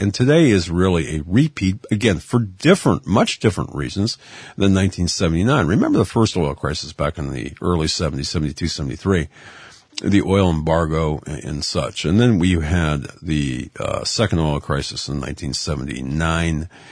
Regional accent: Erie, Pennsylvania, United States; she was in a mental ward in a hospital here in my hometown of Erie, Pennsylvania.

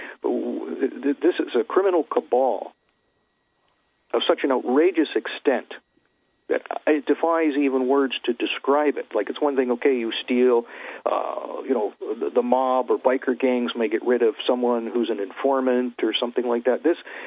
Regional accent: Canada; I'm from Canada.

